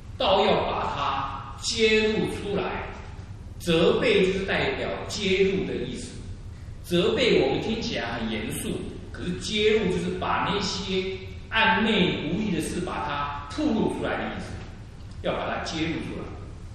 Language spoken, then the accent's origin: Chinese; China; 那我们中国人常常会说，我们明人就是不做暗事。我们中国人会常常鼓励人呢，做人做事要光明磊落